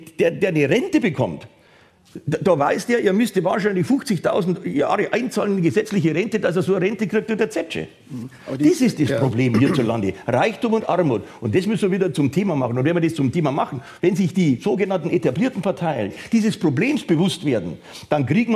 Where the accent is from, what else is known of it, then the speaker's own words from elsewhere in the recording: Munich, Bavaria, Germany; now in Berlin, Germany; wenn sie nach München geht, wo meine Heimatstadt ist